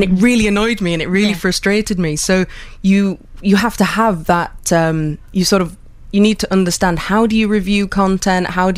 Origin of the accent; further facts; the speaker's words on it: Hull, Yorkshire and the Humber, United Kingdom; I was born in Hull and grew up in the villages outside of Hull, and I'm very fond of it.